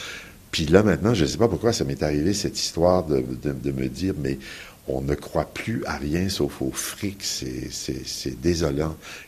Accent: Canada; c'est vrai particulièrement chez nous au Canada

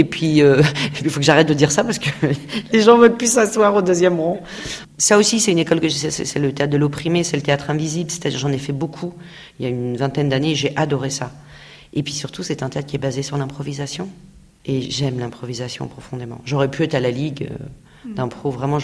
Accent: Noisy-le-Grand, Île-de-France, France; Je suis issue de Noisy-le-Grand et c'est une vie tellement difficile que, en plus de m'en sortir, d'avoir mes premiers contrats à 17 ans, de quitter ma cité

